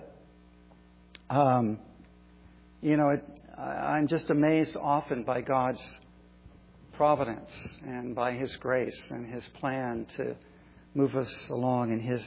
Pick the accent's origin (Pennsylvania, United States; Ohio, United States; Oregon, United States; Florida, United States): Florida, United States; born there; You know, that's actually, I was born in Florida. I always said sir and ma'am.